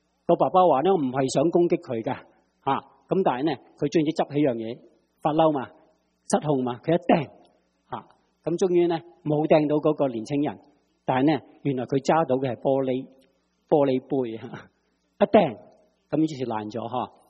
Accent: Guangdong, China; 我哋广东人话咩啊？

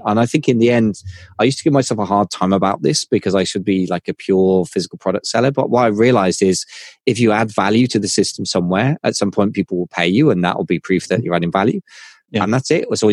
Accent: United Kingdom; And I'm British anyway, give a tradition of that.

